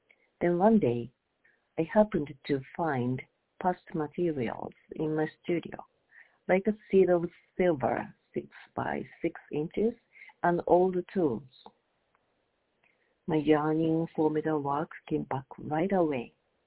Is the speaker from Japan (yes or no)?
yes; Japan; English is a second language; moved away as an adult; now in United States; I was born and raised in Japan.